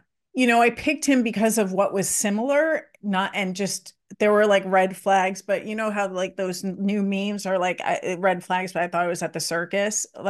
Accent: Chicago, Illinois, United States; moved away as an adult; now in New York, United States; I came to New York by myself. I grew up in Chicago.

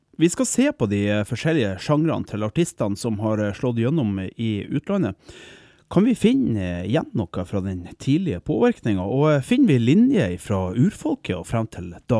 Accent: Nordland, Norway; var født I Gravdal I Lofoten, bare noen steinkast fra der jeg vokste opp.

